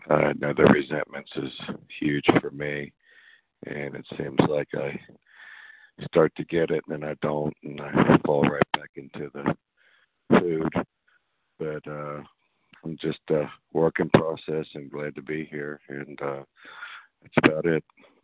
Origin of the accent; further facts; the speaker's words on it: Kentucky, United States; I'm from Kentucky, and I've been in and out of the program for 12, 13 years